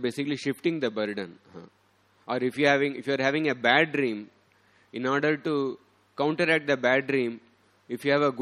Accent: South India, India; English is a second language; when I was at my hometown in the South India, some of my uncles

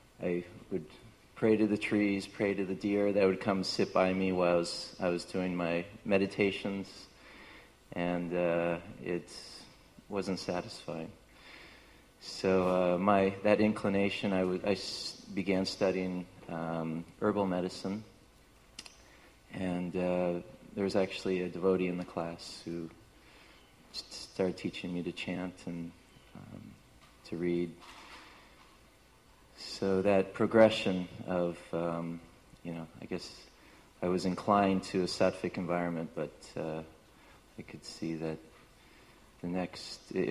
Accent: Toronto, Ontario, Canada; I became pretty exhausted of city life. I grew up in Toronto

